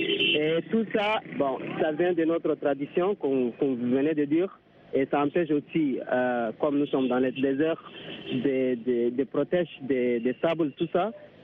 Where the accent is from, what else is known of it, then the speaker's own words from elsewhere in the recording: Chad; ça concerne mon pays aussi, dont j'ai fait partie, je suis du Tchad.